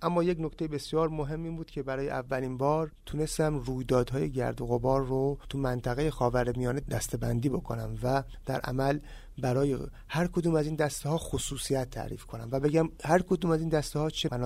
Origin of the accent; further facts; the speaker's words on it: Babol, Mazandaran, Iran; اهل بابل هستم